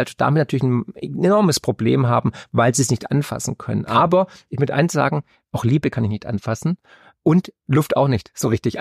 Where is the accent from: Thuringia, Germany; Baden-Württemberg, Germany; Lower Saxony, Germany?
Baden-Württemberg, Germany; Ich bin ja auch Schwabe